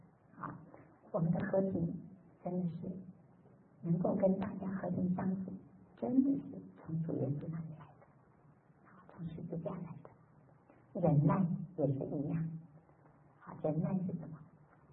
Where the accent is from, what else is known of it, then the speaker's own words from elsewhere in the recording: China; 我们中国人，我常常在这里说，我们中国人可以做很好的见证